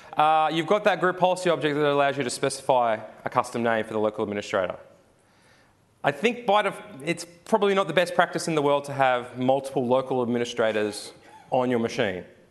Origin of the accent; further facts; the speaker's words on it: Brisbane, Queensland, Australia; I know I'm from Brisbane, so it set it to an Australian time.